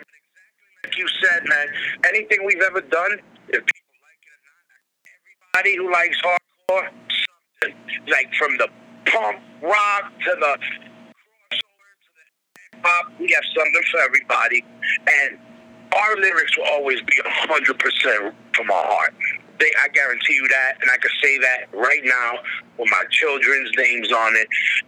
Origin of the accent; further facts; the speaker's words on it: Queens, New York, United States; Well, I grew up in Queens, but I was in the LES with Freddie and all these dudes.